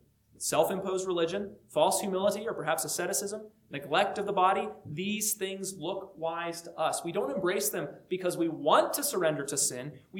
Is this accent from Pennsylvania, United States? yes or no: yes; Pennsylvania, United States; I have always been thankful that I grew up around the Amish in Pennsylvania